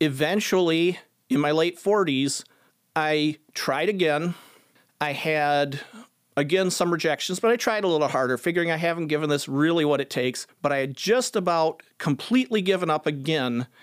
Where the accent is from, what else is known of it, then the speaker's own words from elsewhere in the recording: Byron Center, Michigan, United States; Actually, I was born and raised in Byron Center, which 50 years ago was pretty rural.